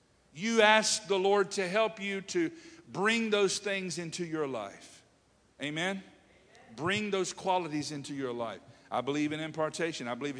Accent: Hertford, North Carolina, United States; I remember growing up in Hertford, North Carolina, and fishing.

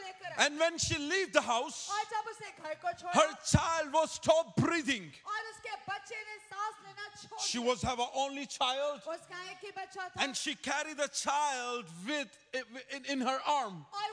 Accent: Pakistan; I want to tell you, we came from Pakistan. Pakistan is second largest Islamic country in the world.

